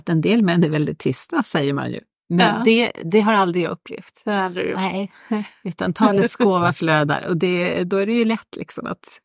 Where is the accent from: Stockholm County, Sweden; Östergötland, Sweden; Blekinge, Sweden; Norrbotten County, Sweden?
Stockholm County, Sweden; Sollentuna; Men jag är uppvuxen i Sollentuna, så att det var ju liksom min hemort.